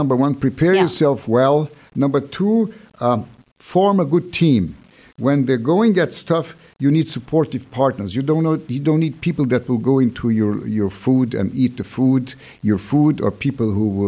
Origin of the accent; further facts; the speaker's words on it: Brazil; I was born and raised in Brazil